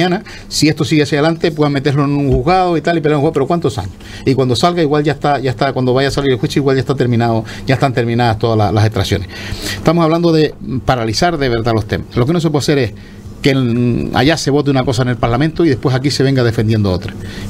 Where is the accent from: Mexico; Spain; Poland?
Spain; Canary Islands; somos todos los majoreros.